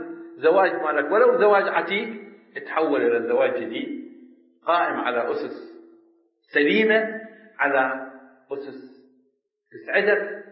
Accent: Iraq; قلت لهم يا جماعة إحنا عندنا في العراق عادات حسنة

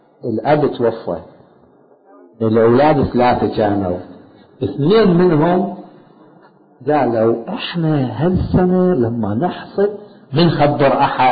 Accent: Karbala, Karbala Governorate, Iraq; كان عندنا في كربلاء شخص

